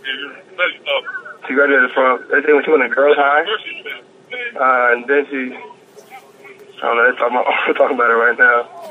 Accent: Philadelphia, Pennsylvania, United States; That's actually where my mom is from. Mm-hmm. I was born and raised in North Philly, so basically I'm coming back home.

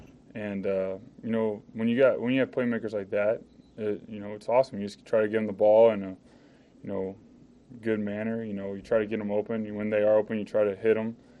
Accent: Austin, Texas, United States; also born or lived in Michigan / Arizona; now in Philadelphia, United States; I was born in Austin, Texas. I'm a Texas boy. Obviously, I've lived in different places, and every place I live, it shapes me. You know, I lived in Michigan for a year. I lived in Arizona for four.

